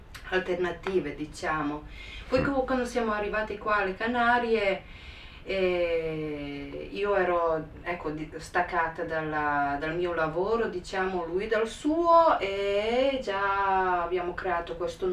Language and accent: Italian; Serbia; moved away as an adult; now in Italy; Io sono nata in Serbia, poi ho vissuto durante le guerre varie in una situazione complicatissima